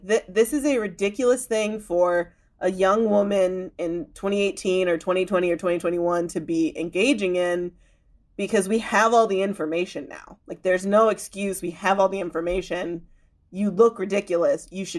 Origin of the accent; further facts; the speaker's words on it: Illinois, United States; I remember, so I grew up in the Chicago suburbs, and like where I grew up is my town.